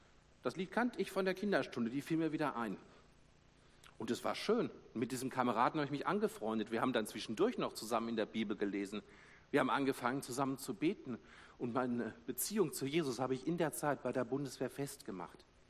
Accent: Dortmund, North Rhine-Westphalia, Germany; Haha, sagt er, wo kommst du her? Ich sage, aus Dortmund.

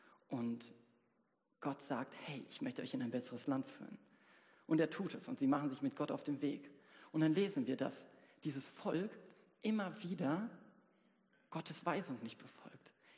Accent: North Rhine-Westphalia, Germany; Ich komme aus dem Hochsauerland. Ich lebe in einer sehr ländlichen Gegend.

